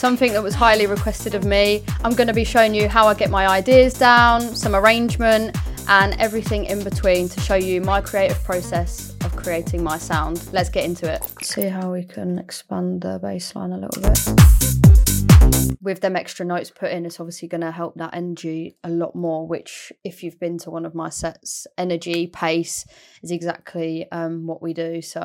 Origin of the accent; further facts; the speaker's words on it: Peterborough, East of England, United Kingdom; We are actually in my hometown of Peterborough